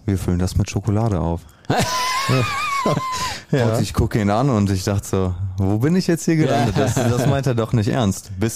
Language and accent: German; Belecke, North Rhine-Westphalia, Germany; Ich komme tatsächlich auch aus Belecke.